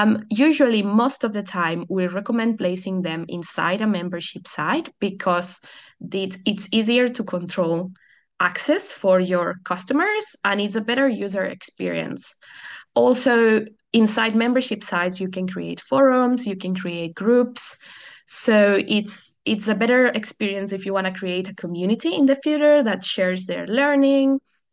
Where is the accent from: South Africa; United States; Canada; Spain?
Spain; Barcelona, Catalonia; first language Catalan; English is a second language; My first language is actually Catalan. I'm from Barcelona, from a small region in Spain. So that's my first language. And then I also speak Spanish as my mother tongue because we speak both there. And then here, obviously, English and Portuguese as well.